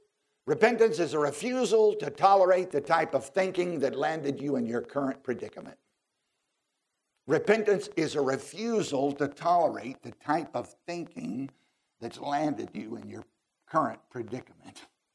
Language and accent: English; the South, United States; I'm from the South.